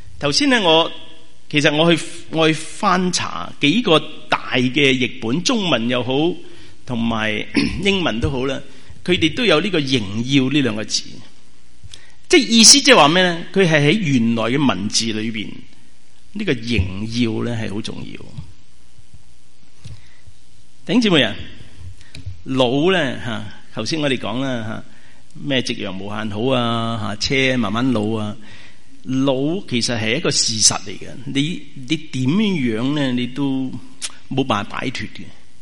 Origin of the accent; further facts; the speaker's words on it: Guangdong, China; 我哋广东人有一句说话话